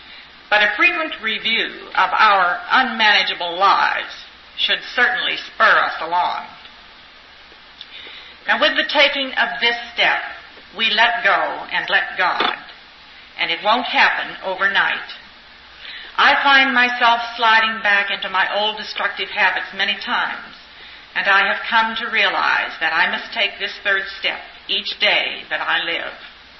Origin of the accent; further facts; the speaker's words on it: Indiana, United States; Hi, everyone. … from Indiana.